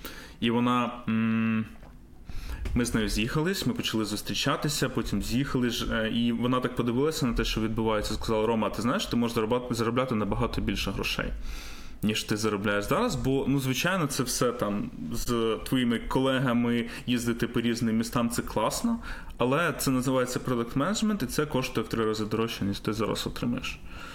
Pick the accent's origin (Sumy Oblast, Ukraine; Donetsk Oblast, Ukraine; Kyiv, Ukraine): Kyiv, Ukraine; Я насправді киянин